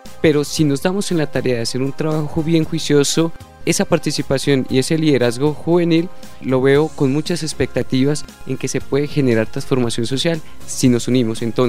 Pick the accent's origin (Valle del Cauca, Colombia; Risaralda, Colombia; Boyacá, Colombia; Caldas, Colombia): Boyacá, Colombia; Sogamoso; En Sogamoso, de donde yo soy natal, ya existe una política pública de juventudes.